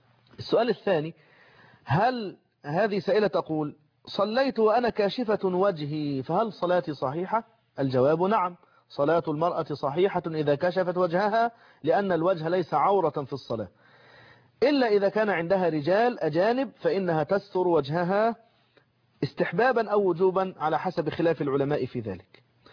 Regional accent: Egypt; احنا عندنا في مصر القبلة إلى جهة الجنوب الشرقي

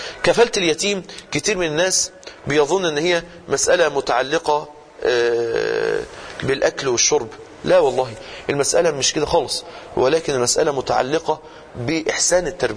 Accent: Mansoura, Dakahlia, Egypt; عندنا في المنصورة

